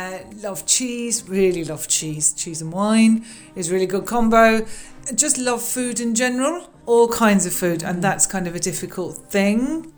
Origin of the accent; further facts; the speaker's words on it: London, United Kingdom; now in West Cork, Ireland; I'm from West Cork, originally from London but living there now and delighted to be there.